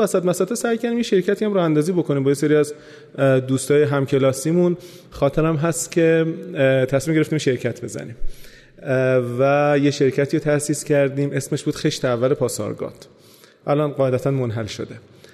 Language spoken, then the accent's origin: Persian; Tehran, Tehran Province, Iran; also born or lived in Isfahan; اصفهان یه 3-4 روز بمونم یه ذره لهجه‌م برمیگرده واقعا. خب به خاطر شغل پدرم اومدیم تهران و من خب تقریبا تمام زندگیم بعد از اون تهران بوده.